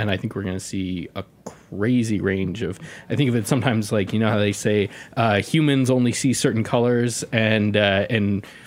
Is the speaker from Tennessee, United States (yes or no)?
yes; Nashville, Tennessee, United States; I grew up in Nashville, and certainly my early drinking days were in Nashville.